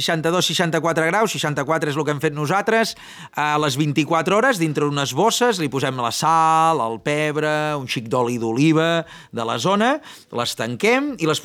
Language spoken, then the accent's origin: Catalan; Vilafant, Catalonia, Spain; em sento vilafantenc, encara que tinguem el restaurant a Pont de Molins, però som de les Forques, som de Vilafant, i això m'agrada